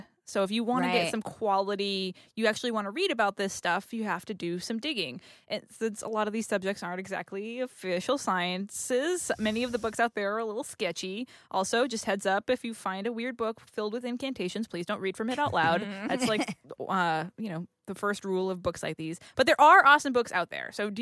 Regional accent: Los Angeles, California, United States; That's how you know we're from Los Angeles.

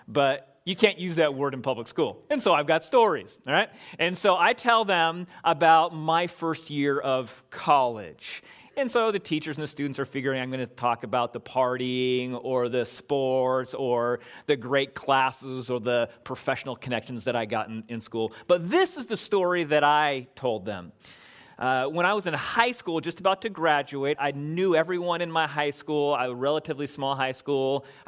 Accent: California, United States; I grew up here in Southern California, so I didn't know real humidity until I couldn't breathe.

